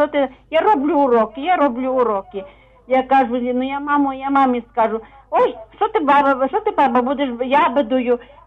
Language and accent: Ukrainian; Lviv, Lviv Oblast, Ukraine; Я з Львова, прабабця.